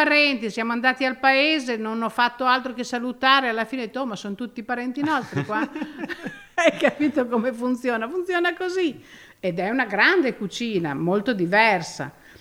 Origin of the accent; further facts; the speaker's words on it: Bologna, Emilia-Romagna, Italy; io vengo da Bologna, sono bolognese, però la mia famiglia è di Leonforte, provincia di Enna